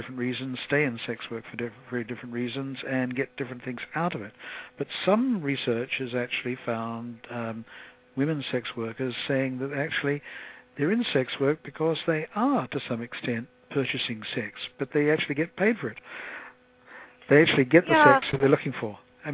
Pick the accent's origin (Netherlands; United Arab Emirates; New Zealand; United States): New Zealand; I may be biased because I am a New Zealander